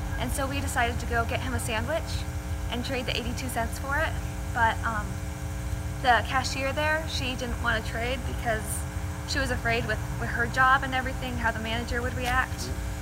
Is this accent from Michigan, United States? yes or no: no; Austin, Texas, United States; I'm from Austin, Texas.